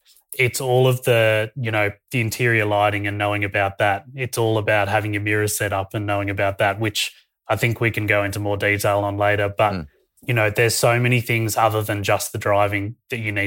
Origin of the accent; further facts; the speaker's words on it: Canberra, Australian Capital Territory, Australia; and I'm from Canberra.